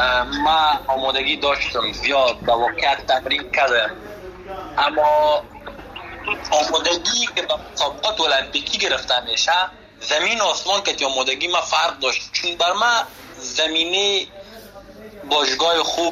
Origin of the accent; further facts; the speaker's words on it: Afghanistan; من به خودم به حیث یک جوان افغان که از افغانستان آمدم مده ایجا به خاطر مسابقه